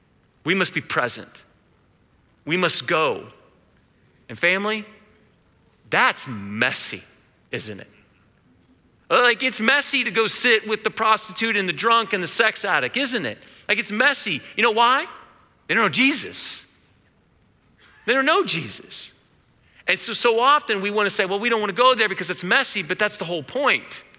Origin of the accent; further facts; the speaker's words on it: United States; I mean, I was a guy growing up in College Hill in a middle-class family, going to CCA.